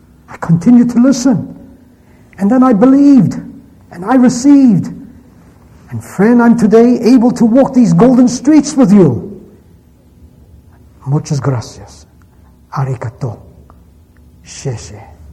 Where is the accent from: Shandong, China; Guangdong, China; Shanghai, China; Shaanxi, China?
Shanghai, China; a Chinese boy growing up in Shanghai had a chance to hear the good news. And he's standing here tonight.